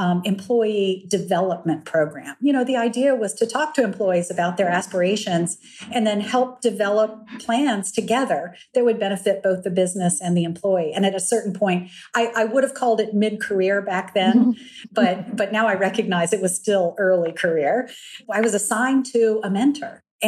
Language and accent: English; Lexington, Virginia, United States; Well, at the time, by the way, I was raised in Lexington, Virginia. My manners were impeccable, right?